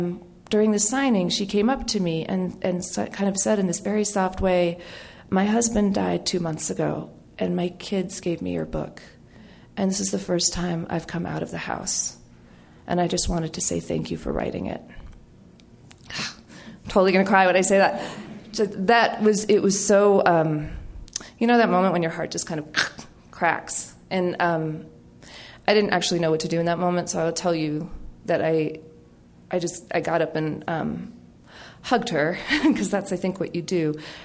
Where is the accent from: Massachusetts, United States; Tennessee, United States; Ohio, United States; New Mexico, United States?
New Mexico, United States; I was actually right here in New Mexico with my hometown crowd.